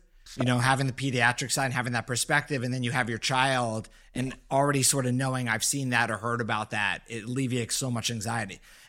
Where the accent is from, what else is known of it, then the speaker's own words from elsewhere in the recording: Boston, Massachusetts, United States; born there; So I saw, Scotty, you're a big Red Sox fan. I was born in Boston.